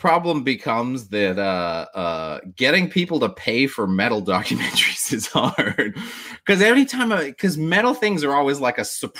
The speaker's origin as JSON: {"language": "English", "country": "Canada", "said": "as a Canadian"}